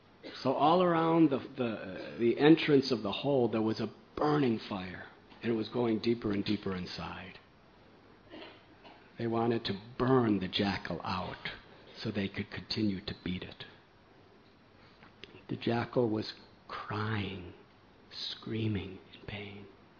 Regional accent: Chicago, Illinois, United States; I remember there was once a mafia person, because I'm from Chicago. I know some of these things.

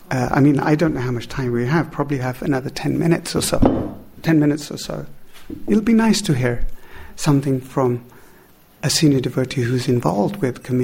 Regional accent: India; also born or lived in London, United Kingdom; because I was born in London. I went to India at the age of 6 months. Then I went to London at the age of 6 years. Then my father died. Then I went back to India. And then I eventually, at 16, I went back to England

